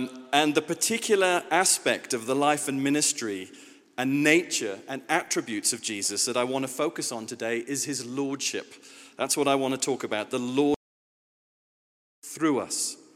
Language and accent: English; Wales, United Kingdom; I'm from Wales.